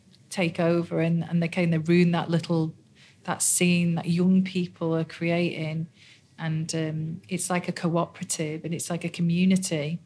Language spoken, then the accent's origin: English; Liverpool, North West England, United Kingdom; now in Manchester, United Kingdom; I came from Liverpool where there were a lot of boy guitar bands, and then when I moved to Manchester